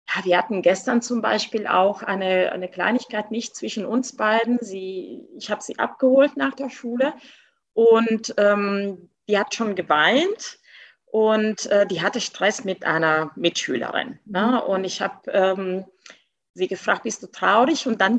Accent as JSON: {"language": "German", "country": "Italy", "second_language": "German", "lives_now": "Germany", "said": "ich bin Italienerin. Ich bin keine Deutsche, ich bin Italienerin"}